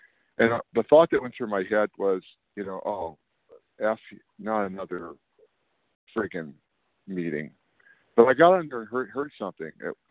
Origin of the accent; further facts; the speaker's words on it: California, United States; I'm from Northern California, and I am so grateful to be on this call this morning.